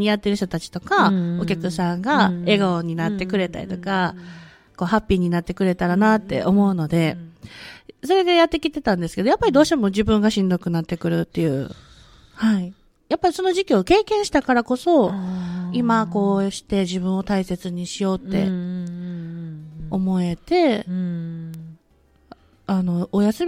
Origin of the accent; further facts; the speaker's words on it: Kadoma, Osaka, Japan; 大阪スタジオがあるところが、はい、私の地元であります。はい、古川橋という門真になりますね。